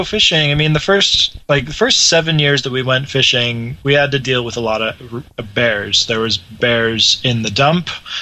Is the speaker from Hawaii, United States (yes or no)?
no; Kodiak, Alaska, United States; born there; Well, I was actually born in Alaska, believe it or not.